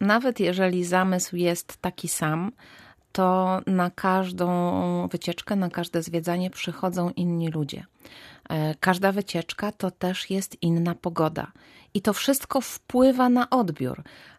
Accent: Dobra, West Pomeranian Voivodeship, Poland; moja rodzinna miejscowość to Dobra, ta koło Nowogardu, położona kilkanaście kilometrów zaledwie od Strzmieli.

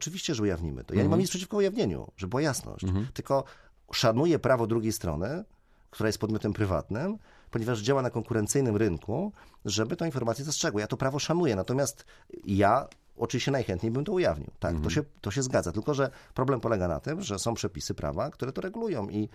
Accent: Szczecin, West Pomeranian Voivodeship, Poland; jestem szczecinianinem od urodzenia, chcę mieszkać w tym mieście, kocham je

